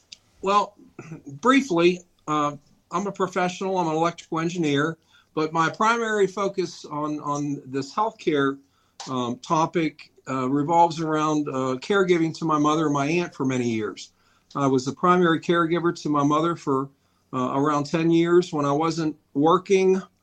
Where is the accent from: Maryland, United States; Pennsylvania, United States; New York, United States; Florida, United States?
Maryland, United States; Frostburg; Down in Western Maryland, called Frostburg.